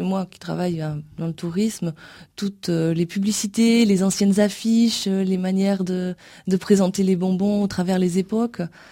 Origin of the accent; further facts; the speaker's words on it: Nouvelle-Aquitaine, France; Je suis basque, donc pour moi, c'est quand même Biarritz qui est mon coup de cœur.